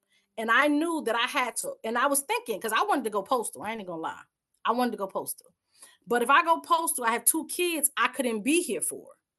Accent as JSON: {"language": "English", "town": "Newark", "region": "New Jersey", "country": "United States", "said": "I'm from the streets. Let's be clear, I got this education, but I'm from Brick City, Newark, New Jersey, home of Frank Lucas."}